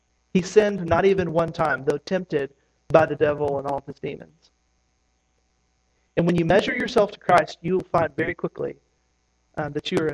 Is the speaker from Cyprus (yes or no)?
no; Tennessee, United States; now in Kentucky, United States; I recently got a Kentucky driver's license, which is, I'm from Tennessee. I moved up here a year and a half ago